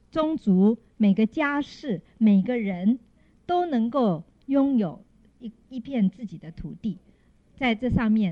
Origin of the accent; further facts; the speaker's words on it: China; 那我们中国人是很会这个在经济上做打算